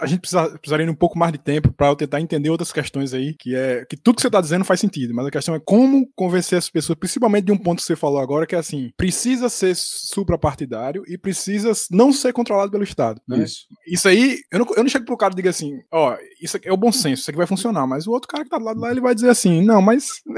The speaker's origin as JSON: {"language": "Portuguese", "town": "Recife", "region": "Pernambuco", "country": "Brazil", "tie": "born or raised there", "said": "como alguém nascido e criado em Recife e... enfim, tenho 35 anos só"}